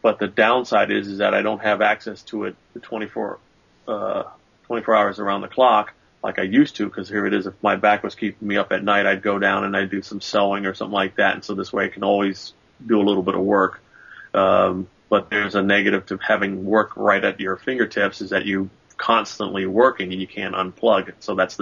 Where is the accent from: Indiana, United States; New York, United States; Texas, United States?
New York, United States; Yeah, well, I'm originally from New York, and I knew a bunch of guys back there, got hired in FDNY.